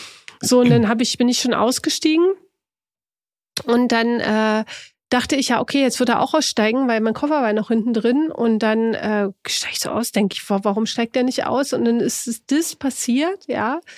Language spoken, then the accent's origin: German; East Germany, Germany; Ich komme aus dem Osten.